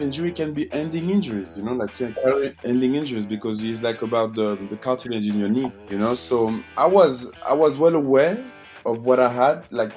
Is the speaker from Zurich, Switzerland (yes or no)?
no; Geneva, Switzerland; I'm in Geneva, in my hometown.